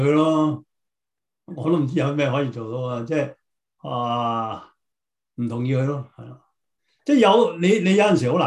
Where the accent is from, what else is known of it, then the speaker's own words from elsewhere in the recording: China; 我覺得咧，作為一個中國人，一個警醒咧